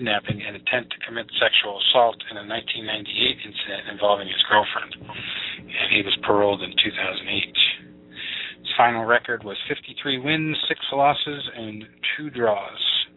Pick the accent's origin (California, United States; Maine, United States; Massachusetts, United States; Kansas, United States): Massachusetts, United States; Dorchester; And also a guy from my hometown, Dorchester, native of Dorchester, Billy Traft, gave his fans a good show.